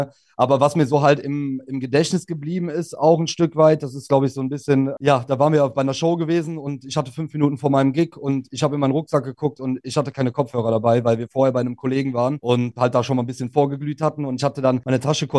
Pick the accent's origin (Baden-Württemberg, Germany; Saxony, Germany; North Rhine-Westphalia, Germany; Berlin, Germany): North Rhine-Westphalia, Germany; Cologne; In meiner Heimatstadt, ja.